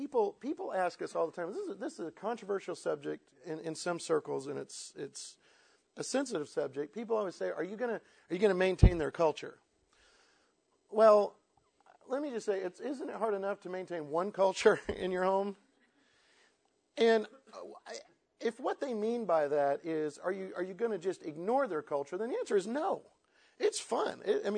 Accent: Florida, United States; I'm from Florida. A hurricane is all I know.

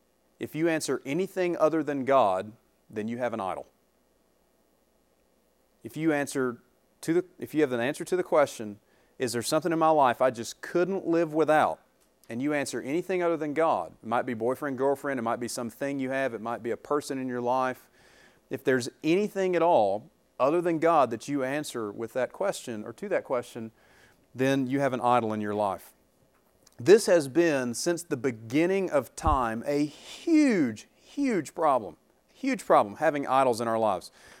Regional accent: the South, United States; So if there's anything I say because I'm from the South, if there's something you don't get, let me know and I'll translate for you, all right?

